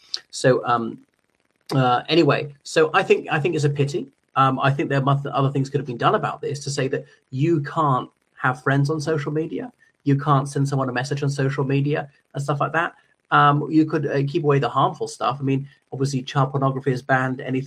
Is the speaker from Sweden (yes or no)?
no; Ireland; o everybody … from Ireland.